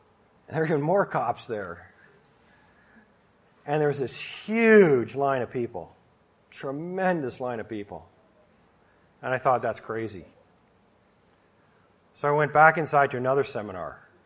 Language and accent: English; Canada; now in United States; Well, I'd never taken the pledge because I'm from Canada.